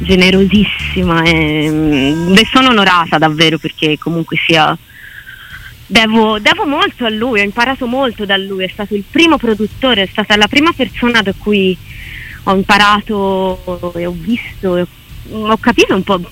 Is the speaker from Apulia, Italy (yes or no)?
no; Orvieto, Umbria, Italy; now in Prato, Italy; sono nata a Orvieto, perché la mia mamma è di Orvieto. Sono cresciuta a Orvieto, poi sono venuta a Prato.